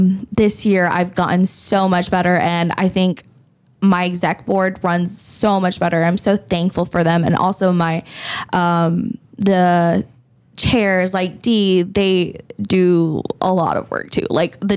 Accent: Bangladesh; So I'm actually an immigrant and I'm from Bangladesh.

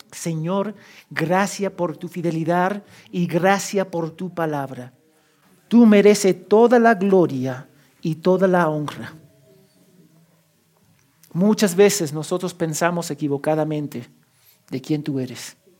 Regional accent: New Jersey, United States; born there; Yo nací en Nueva Jersey

